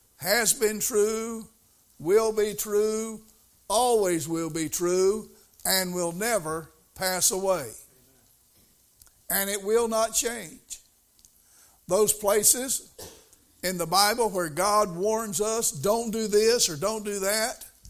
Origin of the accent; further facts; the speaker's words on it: Albemarle, North Carolina, United States; Now, most of y'all know that I grew up over in West Albemarle on what we used to call the Mill Hill.